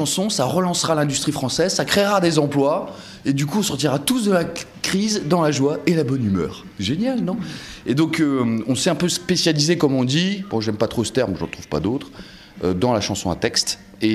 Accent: East, France; parce que je viens de l'Est.

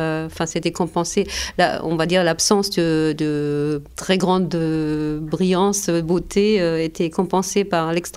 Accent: Germany; French is a second language; now in France; je vais pouvoir retourner, je suis française, rien ne va pouvoir m'arriver, je vais pouvoir revoir mes parents et tout ira bien. Mais en fait, la RDA n'accordait des visas qu'aux gens qu'elle voulait bien voir.

